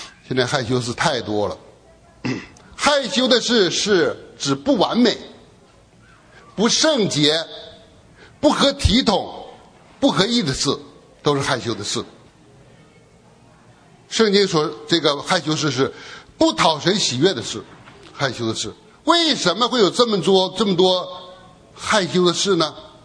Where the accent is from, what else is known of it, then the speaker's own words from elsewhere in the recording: China; 我们中国人都很重视自己的孩子，说重视的就是望子成龙。我希望我们中国人能够从望子成龙变成教子成人